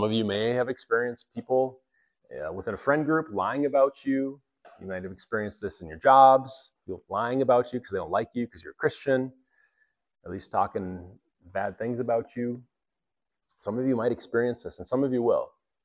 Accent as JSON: {"language": "English", "country": "United States", "said": "I'm an American. I have free speech."}